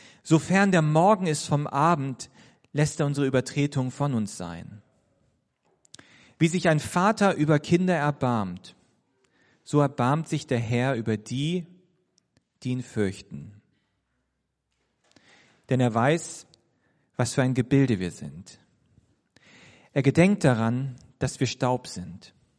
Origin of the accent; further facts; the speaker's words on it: Bremen, Germany; Kleiner Fun Fact: Joachim Neander kommt aus Bremen, wo ich herkomme.